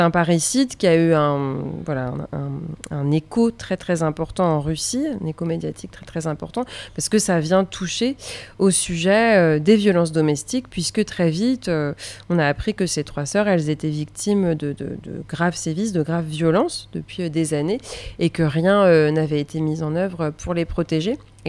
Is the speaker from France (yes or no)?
yes; Angers, Pays de la Loire, France; J'ai grandi à Angers et c'est à Angers au lycée. Je suis allée au lycée à Angers, au lycée Joachim du Bellay